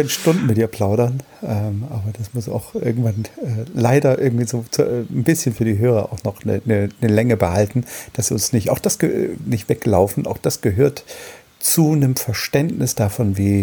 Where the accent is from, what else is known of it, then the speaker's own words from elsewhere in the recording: East Germany, Germany; Ich bin in der DDR aufgewachsen, das haben wir jetzt, glaube ich, einige schon mitgekriegt und meine Eltern haben mich jetzt nicht im Glauben erzogen. Das heißt also, ich bin so ein Standard-DDR-Bürger.